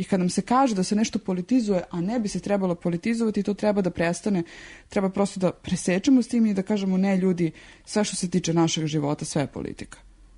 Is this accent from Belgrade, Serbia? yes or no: yes; Karaburma, Belgrade, Serbia; recimo na čitavo naselje Karaburma, odakle sam ja